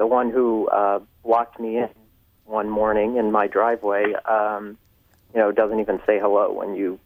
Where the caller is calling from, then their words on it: Austin, Texas, United States; Hi, I am calling from Austin.